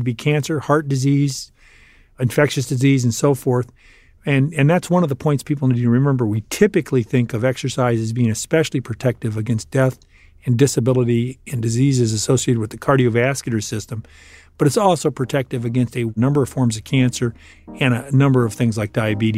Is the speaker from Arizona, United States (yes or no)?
yes; Arizona, United States; You're correct. I was a sort of an indifferent student at Rincon High School. And I started college in 1976 and went to several schools in 1 year. I ended up in 1977 at the University of Arizona